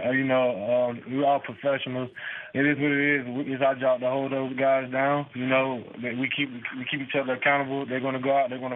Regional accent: South Carolina, United States; No, I'm not from Houston. I'm from South Carolina.

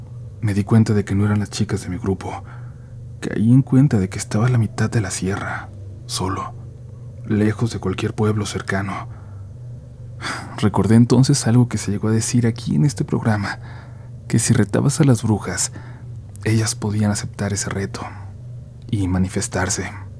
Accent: Jalisco, Mexico; una experiencia que tuve a las afueras de mi pueblo, cerca de la Perla Tapatía, de Guadalajara, Jalisco.

